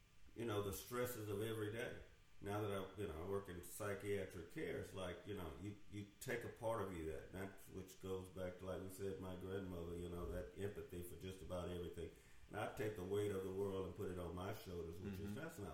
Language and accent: English; the South, United States; growing up in the South